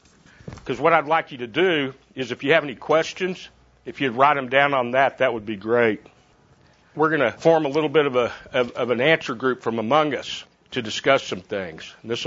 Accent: Amarillo, Texas, United States; now in Dallas, United States; I hail originally from Amarillo, but live in Dallas now and have been for the last 28 years or so.

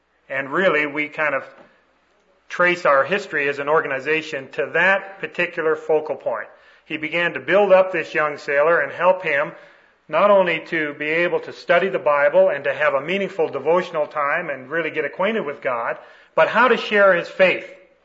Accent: Canada; I was born and raised in Canada

